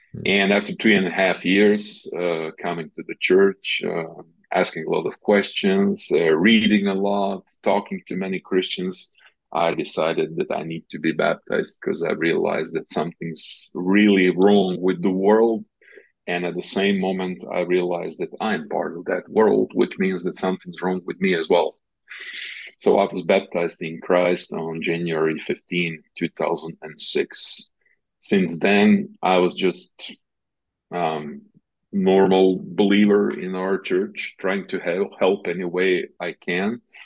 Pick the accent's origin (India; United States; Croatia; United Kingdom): Croatia; Varaždin, Varaždin County; I grew up here in Varaždin, Croatia. I was born in a Catholic family, just normal, plain guy here